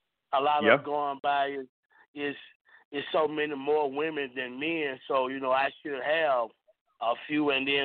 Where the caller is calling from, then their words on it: Jonesboro, United States; Frank, this … from Jonesboro.